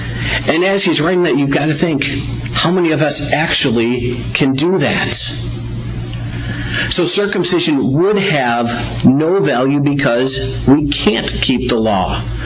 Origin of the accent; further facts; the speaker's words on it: Chicago, Illinois, United States; because I'm from Chicago, I'm German, no stubbornness there.